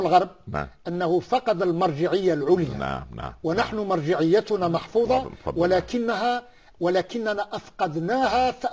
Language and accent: Arabic; Algeria; عندنا في الجزائر الناس تتمذهب بالمذهب إمام مالك رضي الله عنه، إمام دار الهجرة.